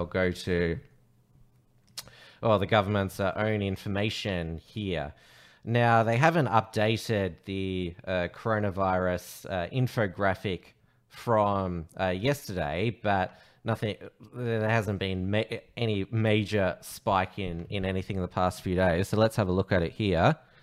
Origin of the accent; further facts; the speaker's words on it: Victoria, Australia; 47 people in intensive care units nationwide because of the coronavirus in my home state of Victoria.